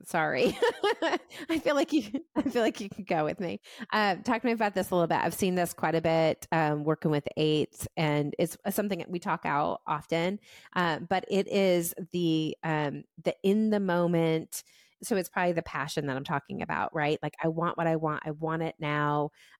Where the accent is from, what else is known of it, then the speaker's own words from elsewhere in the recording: New England, United States; now in US South; And I'm from New England, like East Coast, New England, right?